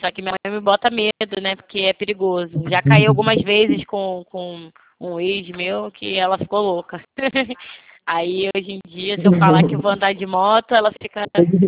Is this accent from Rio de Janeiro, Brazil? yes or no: yes; Rio de Janeiro, Brazil; Eu sou do Rio de Janeiro, tá?